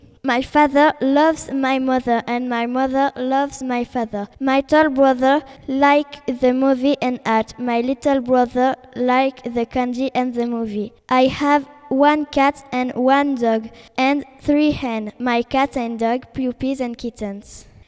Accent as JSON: {"language": "English", "town": "Toulouse", "region": "Occitania", "country": "France", "tie": "born there", "also_born_or_lived": "Rodez, France / Brittany, France", "second_language": "English", "said": "My birthday is on 4 July. I am 12 years old. I was born in Toulouse and I live in Brittany, Hougan for 5 years before I lived in Aveyron, in the city of Rodez. My nationality is French."}